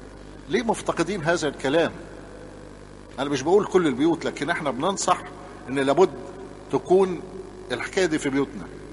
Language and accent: Arabic; Upper Egypt, Egypt; زي عندنا في الصعيد استحالة يبقى هو لو حد لمس مراته يحصل ما يحصل